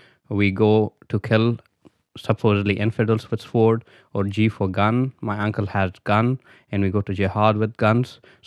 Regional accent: Pakistan; So my first memories would be of the time when I was about 5 or 6 years old

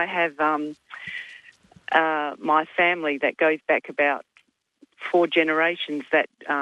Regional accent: Bassendean, Western Australia, Australia; I was born by the river and I grew up in Bassendean, over the road from the river

